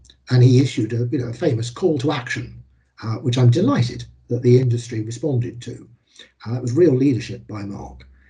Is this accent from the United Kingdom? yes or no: yes; Teesside, North East England, United Kingdom; also born or lived in Houston, United States; You know, I grew up in Teesside, I grew up in Houston.